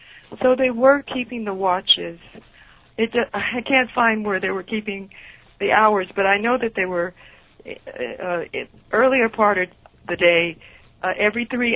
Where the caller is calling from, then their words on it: California, United States; I'm calling from California.